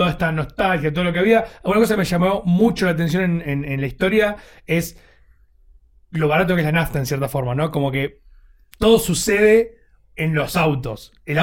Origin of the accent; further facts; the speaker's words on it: Buenos Aires Province, Argentina; Sí, la realidad también es que nosotros sí somos de Buenos Aires, sí. Y cerca de la capital, digamos.